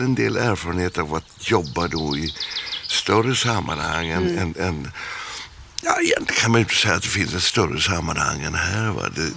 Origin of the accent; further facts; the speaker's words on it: Gothenburg, Västra Götaland County, Sweden; Jag är ju göteborgare och min bror är också.